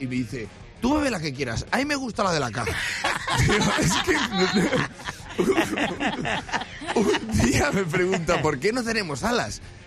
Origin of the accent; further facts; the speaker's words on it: Spain; En inglés, como solo un español sabe hacerlo.